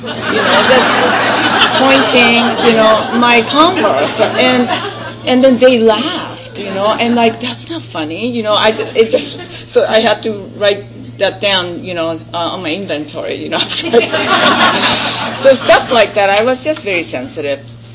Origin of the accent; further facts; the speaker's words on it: Japan; English is a second language; I was born and raised in Japan. Can you tell?